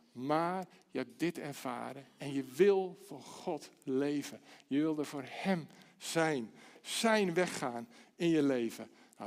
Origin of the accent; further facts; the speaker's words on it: Harmelen, Utrecht, Netherlands; Mijn moeder herinnerde me onlangs aan hoe ik ben opgegroeid in Harmelen. Dat ligt net buiten tegen Utrecht aan.